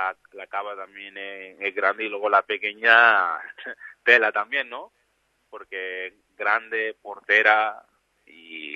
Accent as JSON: {"language": "Spanish", "town": "Granollers", "region": "Catalonia", "country": "Spain", "tie": "born or raised there", "said": "de mi pueblo de Granollers que saltamos a la ciudad a celebrarlo"}